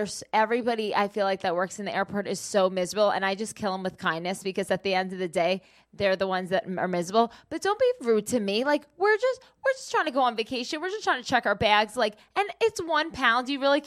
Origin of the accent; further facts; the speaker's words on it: New Jersey, United States; Jersey's obviously always my favorite because I'm from Jersey.